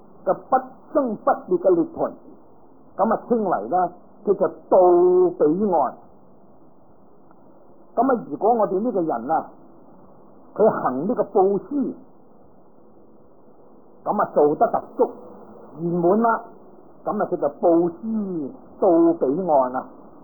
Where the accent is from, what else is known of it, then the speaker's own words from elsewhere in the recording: Guangdong, China; 佢唔系同我哋广东人咁啦